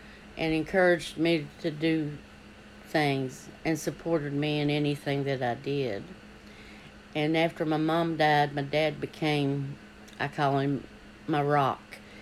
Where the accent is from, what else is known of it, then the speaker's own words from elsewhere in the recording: Hurley, Virginia, United States; also born or lived in Richlands; I grew up in two parts of the country. I was born in Tazewell County in Richlands, and was raised in Hurley from birth till sixth grade.